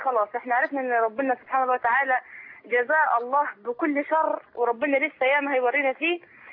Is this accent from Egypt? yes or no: yes; Egypt; احنا عندنا كمصريين